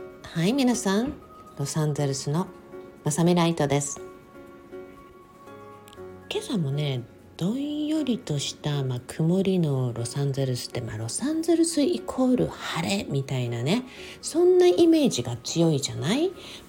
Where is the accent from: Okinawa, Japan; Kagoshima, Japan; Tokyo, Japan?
Okinawa, Japan; 私は沖縄生まれ沖縄育ちなので、常にもう晴天みたいな